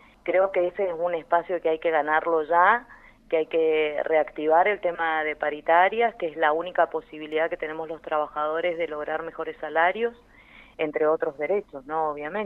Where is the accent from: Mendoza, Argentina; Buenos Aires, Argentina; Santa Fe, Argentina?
Mendoza, Argentina; Malargüe; les mando un abrazo enorme a todos los malargüinos, a mi pueblo amado, que obviamente siempre yo estoy con mi pensamiento en el sur de la provincia.